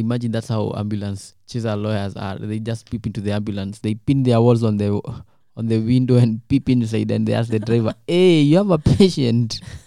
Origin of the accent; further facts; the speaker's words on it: Nyeri, Nyeri County, Kenya; I come from Nyeri. Yeah. I come from Central Province